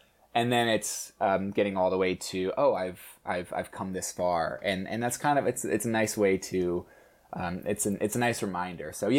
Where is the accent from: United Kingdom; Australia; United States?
United States; Arizona; But I grew up in Arizona, and I didn't know that pursuing film was a legitimate, like, what could be a legitimate thing.